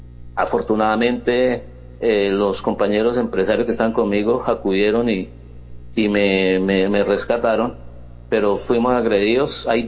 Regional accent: Bucaramanga, Santander, Colombia; Yo vivo en Bucaramanga, soy un ciudadano bumangués, y no merecemos los bumangueses tener estos representantes. Soy santandereano

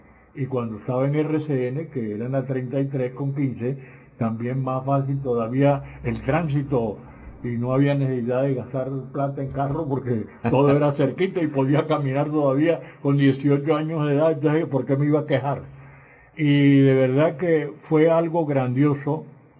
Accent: Barranquilla, Atlántico, Colombia; born there; also born or lived in Venezuela; Pero yo nací en Barranquilla.

